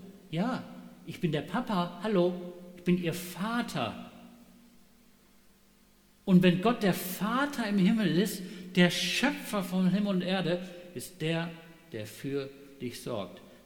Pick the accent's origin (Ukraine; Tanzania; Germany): Tanzania; ich bin in Afrika aufgewachsen, versteht ihr